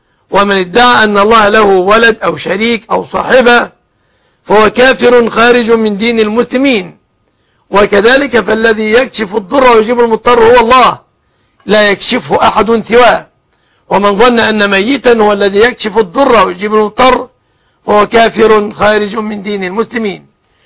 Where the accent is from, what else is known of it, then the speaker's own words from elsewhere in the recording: Egypt; أن يحفظ بلادنا مصر آمنة مطمئنة